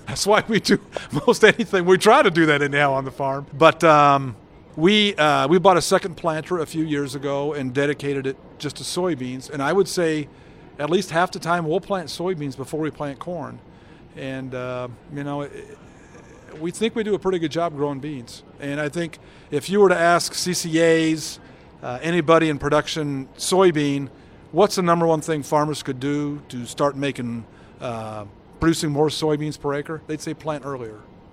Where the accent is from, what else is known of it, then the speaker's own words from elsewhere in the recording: Illinois, United States; since I'm from Illinois, we'll talk about what I know.